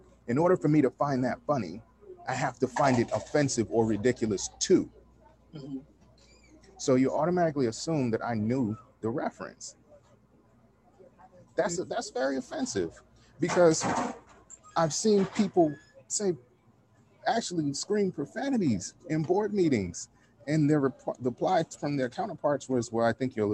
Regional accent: New York City, New York, United States; I grew up in New York City in the 80s.

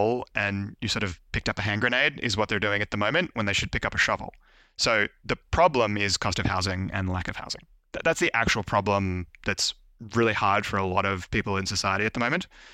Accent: Australia; born there; I was born in Australia

